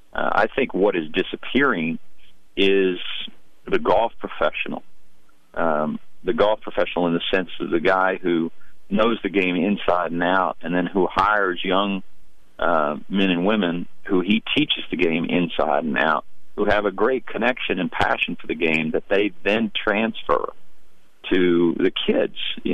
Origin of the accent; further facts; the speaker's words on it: Dallas, Texas, United States; I grew up in Dallas. I have a lot of mutual friends to Jordan Spieth. We went to the same school.